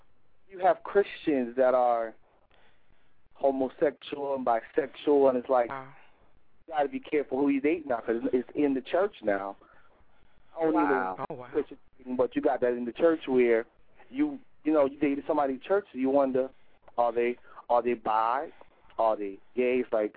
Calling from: New York, United States; Calling from New York.

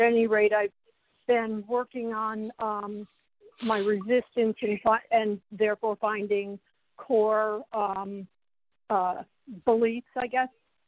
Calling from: Massachusetts, United States; I'm from Massachusetts.

